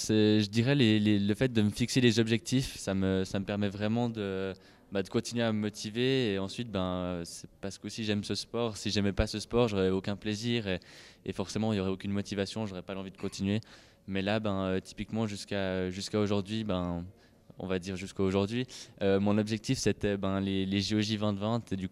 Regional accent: Leysin, Vaud, Switzerland; now in Lausanne, Switzerland; comme vous l'avez déjà dit. Je suis originaire de Lézin et maintenant j'habite à Lausanne.

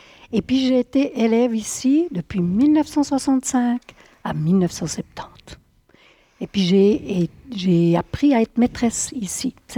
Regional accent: Estavayer, Fribourg, Switzerland; also born or lived in Mora / Villars-sur-Glâne; Oui, je suis née à Estavayer, mais je n'ai pas toujours habité ici. J'ai habité 8 années à Mora et 2 ans à Villars-sur-Glâne.

